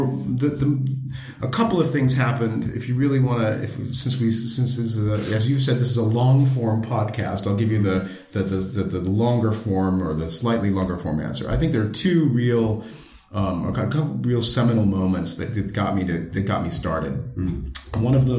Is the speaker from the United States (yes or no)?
yes; Rochester, New York, United States; now in Vienna, Austria; I grew up in Rochester, New York.